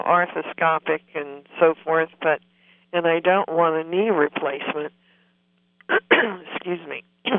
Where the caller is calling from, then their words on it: San Francisco, California, United States; San Francisco.